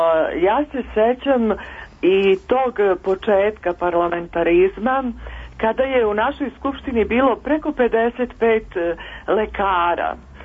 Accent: Kraljevo, Šumadija and Western Serbia, Serbia; now in Belgrade, Serbia; Upravo tako, jeste, prepoznali ste mi, ja sam iz Kraljeva.

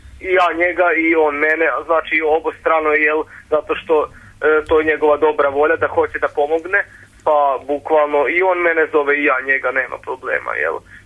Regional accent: Kisač, Vojvodina, Serbia; Da, ja sam iz Kisača, to je jedno selo pored Novog Sada.

